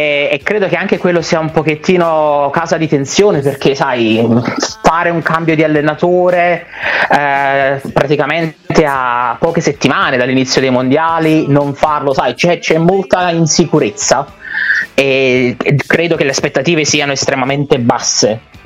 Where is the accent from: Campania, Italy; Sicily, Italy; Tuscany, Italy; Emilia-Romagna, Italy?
Campania, Italy; Naples; Ovviamente io, in quanto napoletano, non ti lascio ti lascio solo immaginare cosa sia potuto uscire.